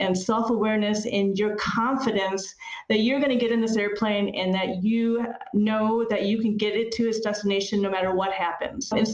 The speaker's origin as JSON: {"language": "English", "region": "Midwest", "country": "United States", "tie": "born or raised there", "said": "I grew up in the Midwest."}